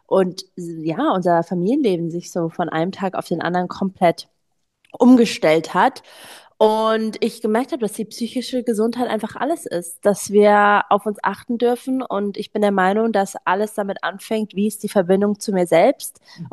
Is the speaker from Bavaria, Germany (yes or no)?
yes; Munich, Bavaria, Germany; now in Berlin, Germany; ich bin 31 Jahre alt. Ich bin in München aufgewachsen, war da auf der internationalen Schule, bin halb Amerikanerin, halb Deutsch.